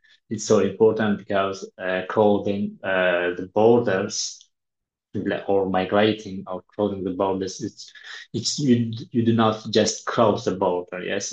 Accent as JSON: {"language": "English", "country": "Tajikistan", "moved": "yes", "lives_now": "Poland", "said": "I'm a refugee from Tajikistan. I've been living in Poland about 7.5 years."}